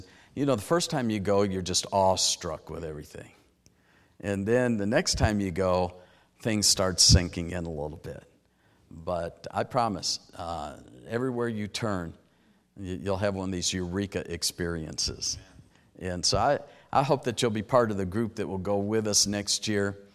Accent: Detroit, Michigan, United States; And I grew up in Detroit. I know what gunfire sounds like.

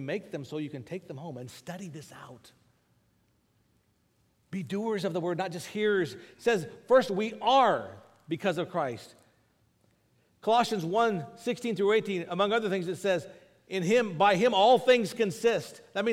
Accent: United States; I'm glad I'm American, but I do not endorse, nor can I endorse, the things that our country is doing.

